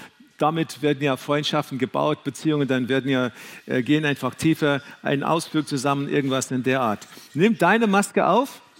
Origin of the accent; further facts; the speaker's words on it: South Africa; moved away; ich erzähle, hey, ich bin aus Südafrika gekommen, ich bin hier und so weiter, ich mache dieses und jenes.